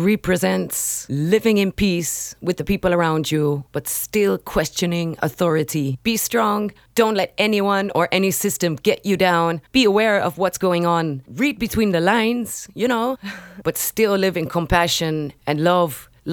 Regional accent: Amsterdam, North Holland, Netherlands; English is a second language; The area where I grew up in Amsterdam was very mixed and multicultural.

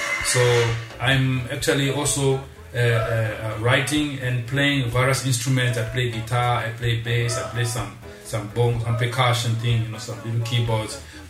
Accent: Zimbabwe; I come from Zimbabwe.

